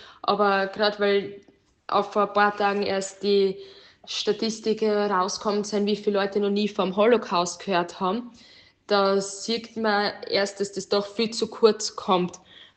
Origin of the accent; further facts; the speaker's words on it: Oberwart, Burgenland, Austria; weil irgendwie ist für mich Oberwart halt meine Heimat und ist eher so kleinstadtmäßig.